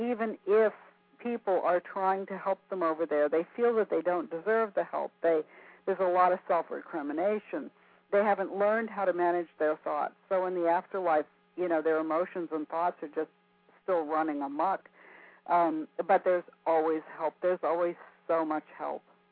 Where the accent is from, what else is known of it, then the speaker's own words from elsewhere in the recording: Erie, Pennsylvania, United States; born there; Erie, Pennsylvania, yeah. I have ties to that area.